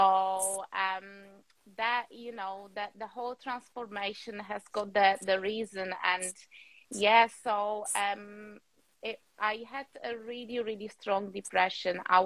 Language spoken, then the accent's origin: English; Poland; now in England, United Kingdom; I'm Polish. I was born in Poland. And I'm living in England in a beautiful coast by the sea.